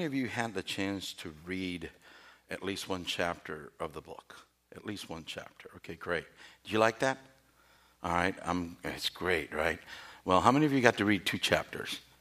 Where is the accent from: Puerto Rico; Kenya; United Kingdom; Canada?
Puerto Rico; in my hometown in Puerto Rico, they had a big factory, and a lot of people worked there